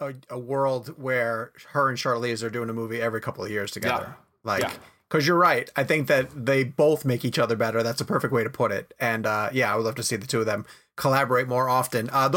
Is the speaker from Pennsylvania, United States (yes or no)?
no; Massapequa Park, New York, United States; there is my hometown, like up on the screen on a block that I have walked on multiple times. And so I did that junket, and I sat down across from Reitman, and I said, "You filmed in Massapequa Park."